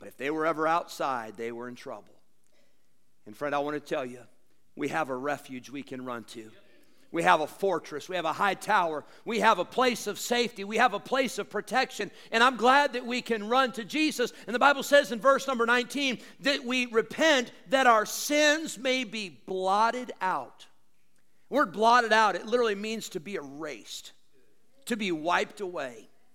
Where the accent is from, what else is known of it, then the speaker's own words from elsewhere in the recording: Rockford, Illinois, United States; When I grew up in Rockford at Berean Baptist, they actually had an electric eraser cleaner.